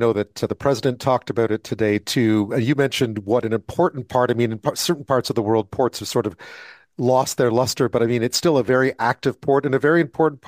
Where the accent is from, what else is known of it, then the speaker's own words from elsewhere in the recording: Montreal, Quebec, Canada; I grew up in Montreal, which is another port city with bridges.